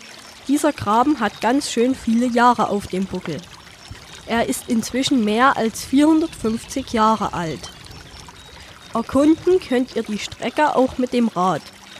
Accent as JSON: {"language": "German", "town": "Aue", "region": "Saxony", "country": "Germany", "tie": "born or raised there", "said": "So nennt man meine Heimatstadt nämlich auch, im Volksmund. Mehr als 70 Brücken gibt es hier in Aue, ganz schön viele."}